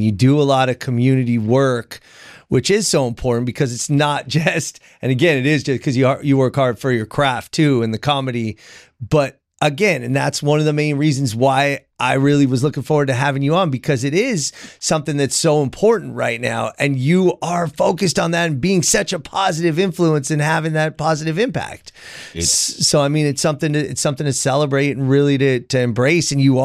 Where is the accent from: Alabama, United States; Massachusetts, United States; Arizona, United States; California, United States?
California, United States; because even just as a Californian, like, going to Australia, I'm like, bro, that's the literal opposite side of the world.